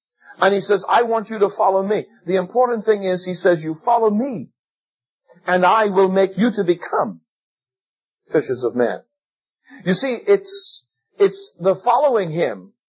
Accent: Bahamas; I could be an ambassador for the Bahamas, but not for America or Great Britain or any other country.

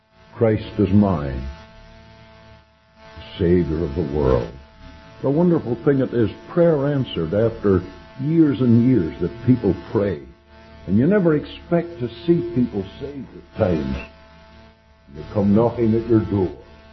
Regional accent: Canada; I'm a Canadian. Absolutely, I'm proud to be one.

